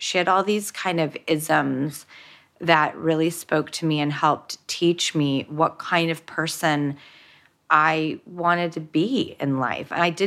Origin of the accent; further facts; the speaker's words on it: Hollywood, California, United States; when I grew up in Hollywood and in industry, really I only had Steven Spielberg to look to for a moral compass.